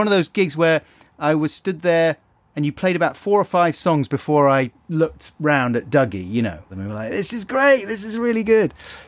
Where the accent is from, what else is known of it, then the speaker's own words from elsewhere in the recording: United Kingdom; It's never. I'm British.